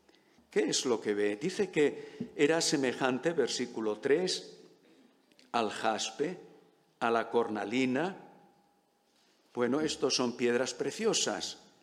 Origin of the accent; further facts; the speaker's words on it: Málaga, Andalusia, Spain; born there; yo soy malagueño de nacimiento, entonces siempre me ha gustado el mar y contemplar el mar.